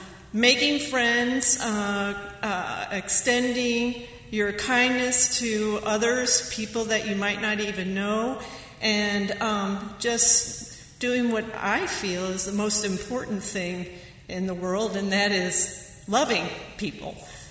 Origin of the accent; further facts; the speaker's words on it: Leonardville, Kansas, United States; But I hail from Leonardville, which is a good 45 minutes away from here.